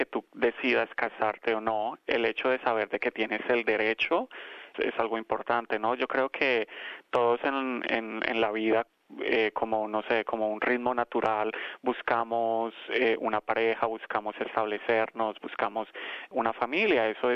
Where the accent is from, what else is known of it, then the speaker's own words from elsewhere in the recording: Colombia; Ahora que el derecho está aprobado en mi país, en Colombia